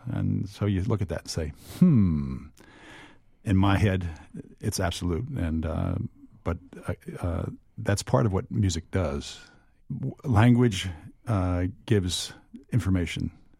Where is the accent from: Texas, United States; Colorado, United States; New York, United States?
New York, United States; I know here in New York, I'm a New Yorker